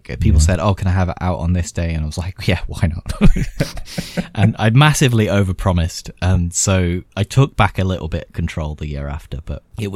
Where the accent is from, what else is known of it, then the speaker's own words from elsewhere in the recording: United Kingdom; As a Brit, typically that's not been the easiest to schedule for certain parts of the world.